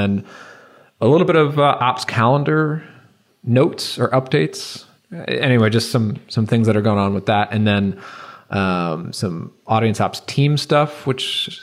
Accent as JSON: {"language": "English", "town": "Rockville Centre", "region": "New York", "country": "United States", "said": "I'm not from East Meadow originally, Rockville Center, but he's in East Meadow now."}